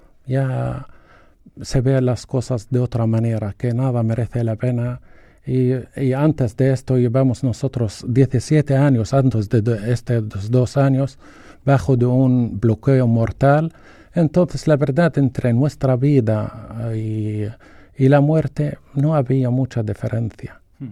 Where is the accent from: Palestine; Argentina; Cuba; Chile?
Palestine; Gaza Strip; mis padres se fueron echados de mi pueblo en el 48, fueron echados a Gaza. En el 77 fuera también ocupada la franja de Gaza, entonces éramos refugiados, y dentro de este refugio otra vez refugiados